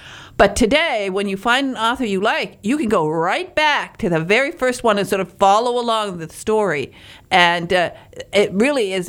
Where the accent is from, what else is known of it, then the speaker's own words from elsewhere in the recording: Michigan, United States; Oh, yes. I'm from the Upper Peninsula. I'm a Youper.